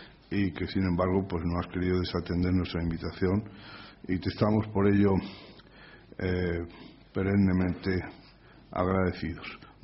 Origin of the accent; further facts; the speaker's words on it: Andalusia, Spain; Soy tal, vengo de la bahía de Cádiz, estoy aquí al frente.